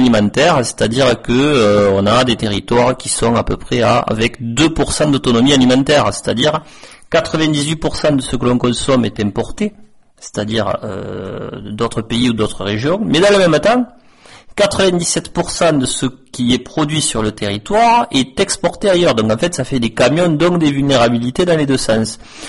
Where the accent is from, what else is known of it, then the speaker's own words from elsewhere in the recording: Beauregard, Occitanie, France; Alors, je suis originaire de Beauregard, dans le Lot, juste à quelques kilomètres donc de Caylus.